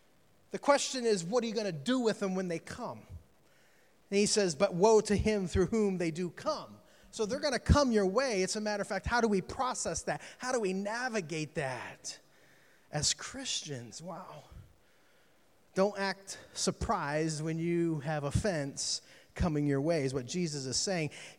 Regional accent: Pittsburgh, Pennsylvania, United States; now in Inglewood, United States; I'm from Pittsburgh, Pennsylvania. Okay, no apologies. I've been in Inglewood for 10 years

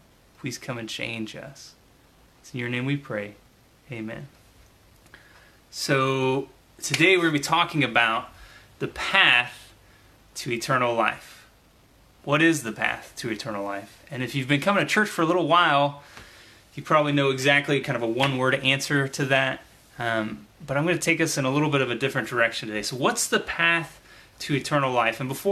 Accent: Blue Springs, Missouri, United States; And I grew up in Blue Springs, just east of here.

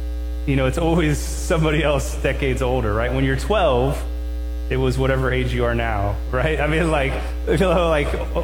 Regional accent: Midwest, United States; I think growing up in the Midwest, I think people get this general idea that, like, Jesus is always there.

